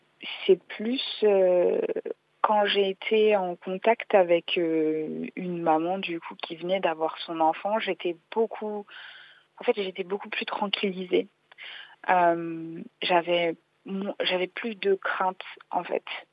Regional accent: France; born there; je suis née ici en France, je suis l'aînée d'une fratrie.

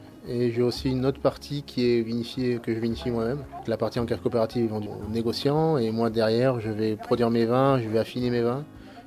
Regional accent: Libourne, Nouvelle-Aquitaine, France; also born or lived in Bordeaux; je suis natif de Bordeaux, plus particulièrement Libourne, dans le Pomerol. Et la vie m'a amené dans la région

